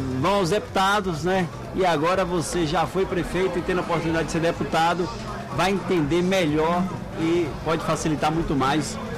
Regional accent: Feira de Santana, Bahia, Brazil; ele foi na minha terra, lá em Feira de Santana

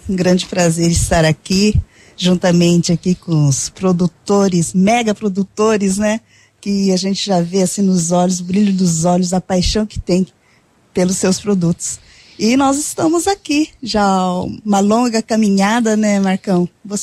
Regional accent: Londrina, Paraná, Brazil; born there; Londrina, eu sou nascida em Londrina.

